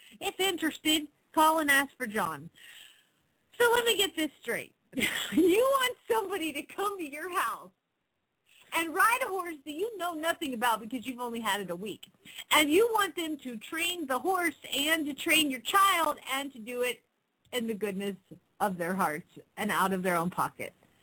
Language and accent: English; the South, United States; accent: Southern; It was in my southern accent. It just came out that way.